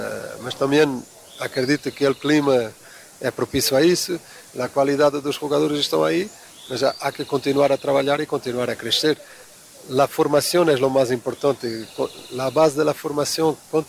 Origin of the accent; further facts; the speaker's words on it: Portugal; Spanish is a second language; para mí era muy fácil llegar aquí como portugués